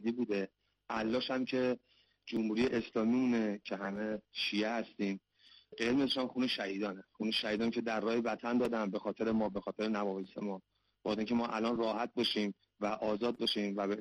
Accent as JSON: {"language": "Persian", "region": "Lorestan", "country": "Iran", "said": "از کد اهل لرستان هستیم."}